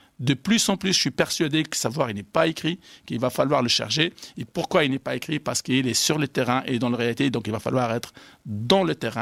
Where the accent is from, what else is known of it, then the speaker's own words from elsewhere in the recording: France; je suis français, de formation française